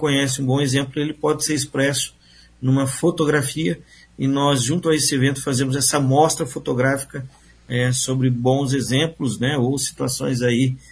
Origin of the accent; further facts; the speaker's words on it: Cascavel, Paraná, Brazil; eu sou da região de Cascavel, né, moro em Cascavel